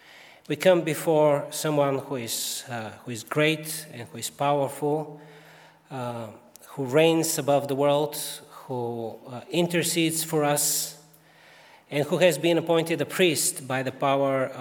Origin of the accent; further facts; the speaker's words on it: Bulgaria; English is a second language; Some of you will know that I grew up in Bulgaria.